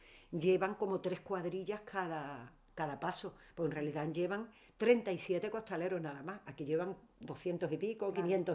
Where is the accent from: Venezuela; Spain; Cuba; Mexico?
Spain; Seville, Andalusia; y mira que yo soy sevillana